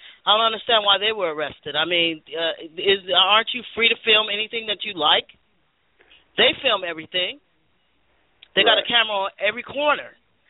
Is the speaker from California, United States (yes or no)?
yes; Fresno, California, United States; I'm from Fresno. California.